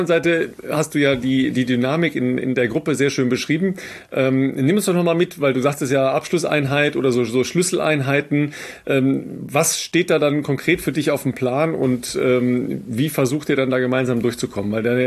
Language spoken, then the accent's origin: German; North Rhine-Westphalia, Germany; born or raised there